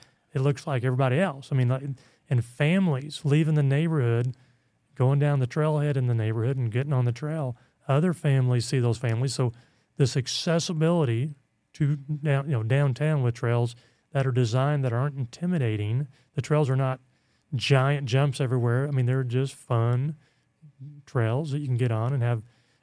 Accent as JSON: {"language": "English", "town": "Bentonville", "region": "Arkansas", "country": "United States", "said": "met a lady from Ontario that didn't even know I was from Bentonville."}